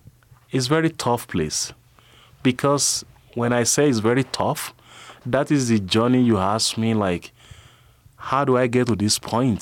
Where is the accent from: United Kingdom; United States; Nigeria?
Nigeria; I'm from West Africa, Nigeria.